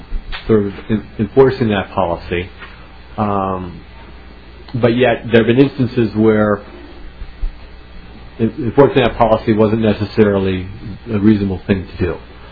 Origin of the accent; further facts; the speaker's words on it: St. Paul, Minnesota, United States; There aren't many, for example, in my hometown of St. Paul.